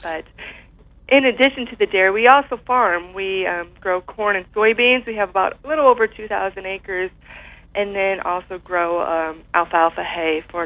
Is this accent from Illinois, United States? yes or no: yes; Pontiac, Illinois, United States; I am, like you mentioned, I am from Pontiac, Illinois. And in addition to my family having a dairy and grain farm here